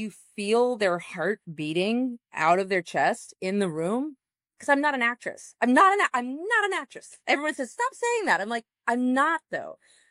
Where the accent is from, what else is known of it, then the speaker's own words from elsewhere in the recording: United States; it's very personal in that I come from America.